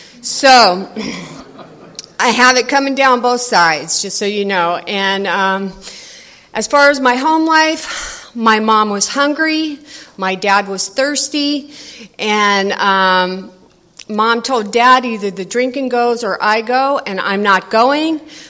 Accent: Evansville, Indiana, United States; I'm originally from Evansville, by God, Indiana.

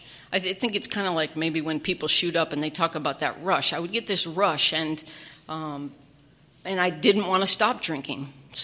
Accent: Midland, Michigan, United States; born there; now in San Diego, United States; Been in San Diego for quite a while, but I was born in Midland, Michigan.

